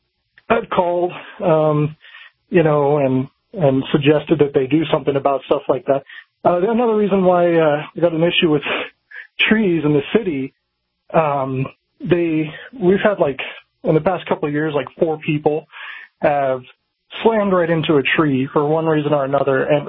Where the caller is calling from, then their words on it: Nebraska, United States; I'm calling from Nebraska.